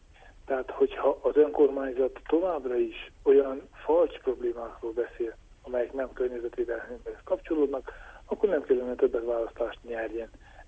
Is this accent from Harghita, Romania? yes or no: yes; Csíkszentkirály, Harghita, Romania; Azért mondom Csíkszentkirály, mert születtem és ott lakok.